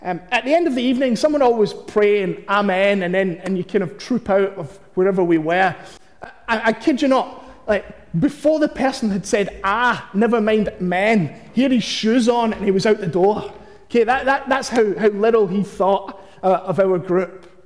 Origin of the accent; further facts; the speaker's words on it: Glasgow, Scotland, United Kingdom; When I was in a youth group back in the church that I grew up in Glasgow, I was about 15